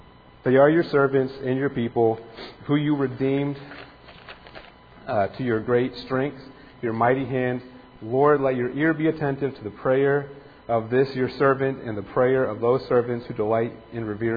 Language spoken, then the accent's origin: English; Fort Wayne, Indiana, United States; I grew up in Fort Wayne. Up until about a year ago, I spent my entire life on this side of town, the south side of Fort Wayne.